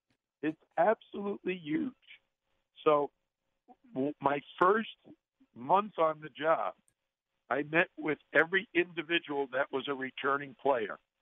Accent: New York City, New York, United States; In New York City, when I was growing up in the Bronx, there were so many kids that played basketball

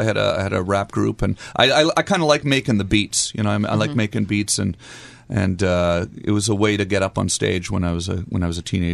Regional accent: Ottawa, Ontario, Canada; I'm Canadian. I'm from Ottawa

